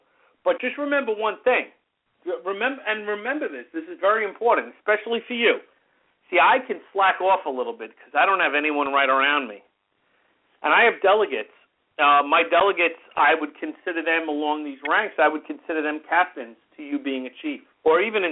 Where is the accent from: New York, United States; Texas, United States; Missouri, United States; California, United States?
New York, United States; And one of them is in my home state of New York.